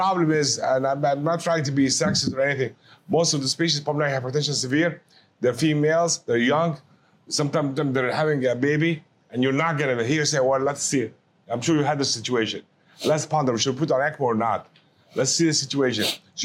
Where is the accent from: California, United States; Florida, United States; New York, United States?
New York, United States; It came out of New York, my hometown, from a small hospital there at Columbia University.